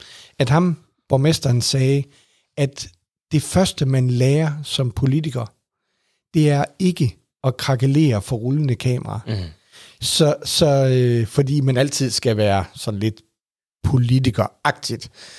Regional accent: Aarhus, Central Denmark Region, Denmark; borgmesteren i Aarhus, hvor jeg kommer fra

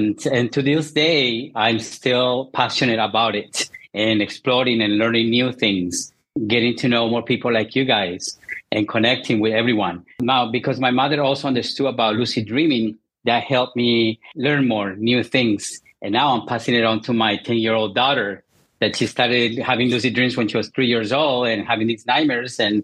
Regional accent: Colombia; English is a second language; Like myself too, I was raised Catholic in Colombia.

